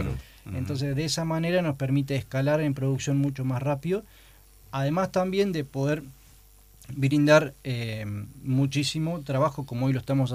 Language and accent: Spanish; Pergamino, Buenos Aires Province, Argentina; born there; moved away as an adult; Yo nací en Pergamino, me vine a estudiar acá